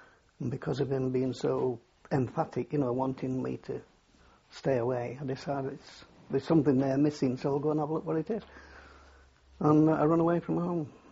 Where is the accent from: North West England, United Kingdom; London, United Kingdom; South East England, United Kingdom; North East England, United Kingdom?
North West England, United Kingdom; Stockport; born there; I was born here in Stockport.